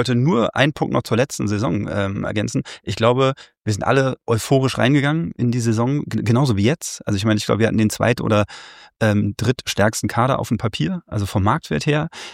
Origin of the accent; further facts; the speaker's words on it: Berlin, Germany; Also ja, wir sind Berliner.